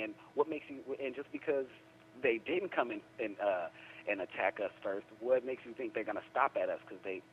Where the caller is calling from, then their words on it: Oakland, California, United States; I'm calling from Oakland.